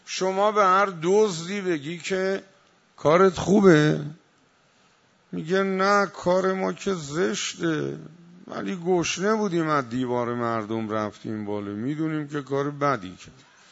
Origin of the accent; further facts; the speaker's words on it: Iran; ما ایرانی هستیم و دینمون اینه